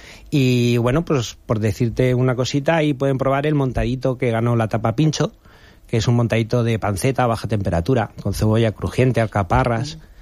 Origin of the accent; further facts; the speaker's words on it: Alicante, Valencian Community, Spain; Sí, bueno, yo soy alicantino, 100%.